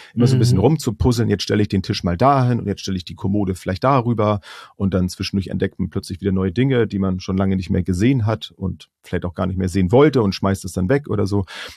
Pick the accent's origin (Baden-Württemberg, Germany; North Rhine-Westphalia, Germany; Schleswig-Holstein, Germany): Schleswig-Holstein, Germany; Bad Segeberg; Aber Bad Segeberg halt Schleswig-Holstein. Meine Heimat City hier.